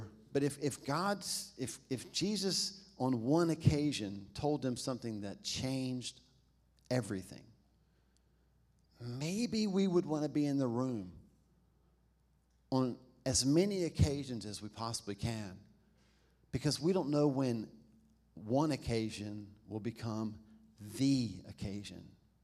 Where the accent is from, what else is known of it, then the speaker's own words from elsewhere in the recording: the South, United States; Y'all, we're from the South.